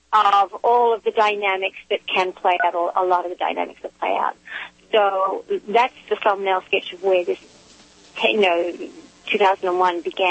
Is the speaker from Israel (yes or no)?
no; Australia; moved away; when I was raised in Australia and I'd been away for, at that point, 23 years.